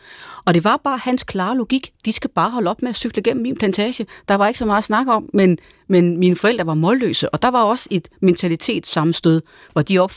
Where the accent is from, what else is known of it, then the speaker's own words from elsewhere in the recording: Hasten, Central Denmark Region, Denmark; Da jeg var barn i Hasten mellem Aarhus og Randers, der boede mine forældre i et stort hus på landet, hvor en granplantage støtte op til.